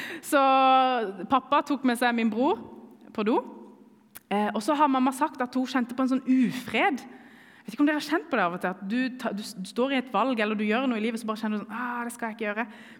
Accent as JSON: {"language": "Norwegian", "country": "Iran", "said": "Jeg er kurder fra Iran"}